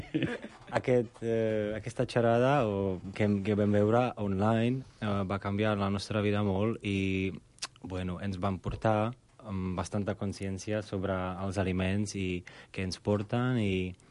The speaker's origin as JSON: {"language": "Catalan", "country": "Czechia", "second_language": "Catalan", "lives_now": "Spain", "said": "sóc de la República Txeca, originalment"}